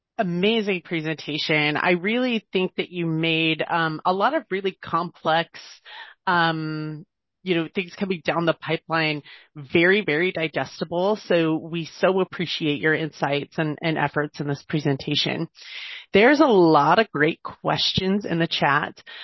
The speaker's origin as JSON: {"language": "English", "region": "Utah", "country": "United States", "said": "being that we're from Utah, you might have some insight on that."}